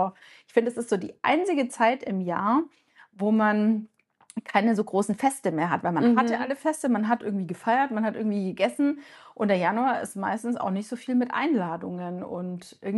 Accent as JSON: {"language": "German", "region": "Bavaria", "country": "Germany", "said": "Ich komme halt aus dem Allgäu und ich hatte als Kind Schnee, der war so hoch, wie ich groß war."}